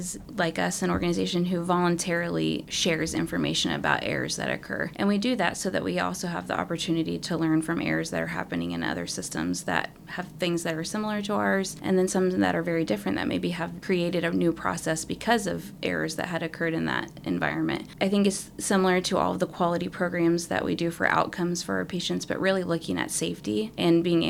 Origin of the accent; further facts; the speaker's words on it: Wamego, Kansas, United States; I grew up in Wamego, Kansas. Okay, like, it doesn't get better than that, really